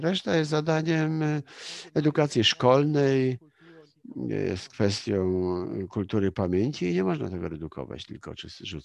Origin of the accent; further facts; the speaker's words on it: Germany; Polish is a second language; I w tym kontekście jako Niemiec nie mogę zrozumieć Polski, nie postrzegając Polski jako także w cudzysłowie produktu własnej historii.